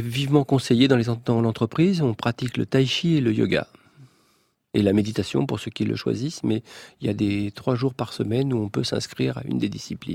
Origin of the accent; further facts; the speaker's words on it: Champigny-sur-Marne, Île-de-France, France; also born or lived in Paris; je suis né à Belleville, Ménilmontant. Ces quartiers, il y a une grande partie qui avait beaucoup d'insalubrité. Donc mes parents ont été affectés à HLM, puis à Champigny-sur-Marne.